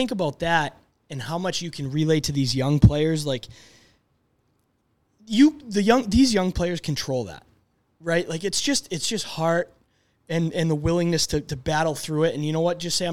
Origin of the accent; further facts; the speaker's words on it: Boston, Massachusetts, United States; So I grew up in Boston. I'm a Patriots fan.